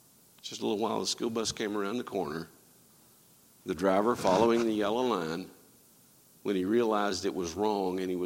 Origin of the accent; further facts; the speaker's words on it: Alabama, United States; I was originally from Alabama